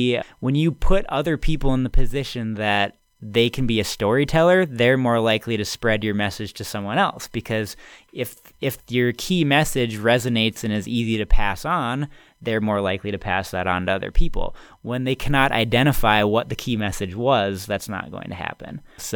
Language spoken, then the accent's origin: English; Grand Forks, North Dakota, United States; moved away as an adult; So I'm from Grand Forks, North Dakota. My parents both taught at the University of North Dakota. I was born there, went to high school there, et cetera.